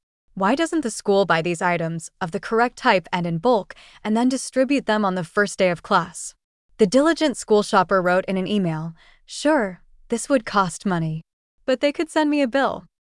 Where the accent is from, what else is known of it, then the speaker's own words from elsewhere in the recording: North Carolina, United States; In North Carolina, my home state